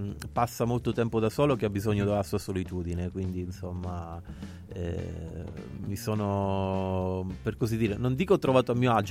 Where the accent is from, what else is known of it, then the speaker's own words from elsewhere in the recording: Calabria, Italy; now in Rome, Italy; quando sono venuto qua a Roma, quando mi sono trasferito, perché sono di origine calabrese. Nel comunicato c'è scritto che è di Roma, però insomma adottato da Roma, come tanti, però le mie origini sono calabresi.